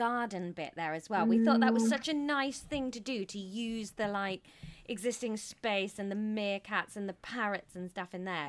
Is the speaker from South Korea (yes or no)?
no; Norton Fitzwarren, South West England, United Kingdom; accent: posh Somerset; I'm very posh Somerset, you see.